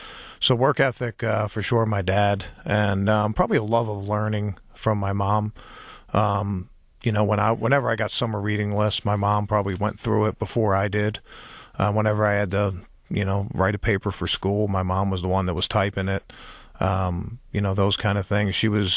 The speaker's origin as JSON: {"language": "English", "town": "Baltimore", "region": "Maryland", "country": "United States", "tie": "born or raised there", "said": "I grew up in Baltimore, one of nine kids. My dad was a cop."}